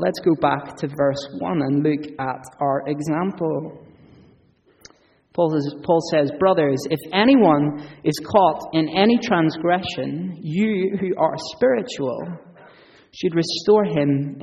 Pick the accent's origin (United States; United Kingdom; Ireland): Ireland; And as an Irishman, it's entirely reasonable to start with what is second before we look at what is first.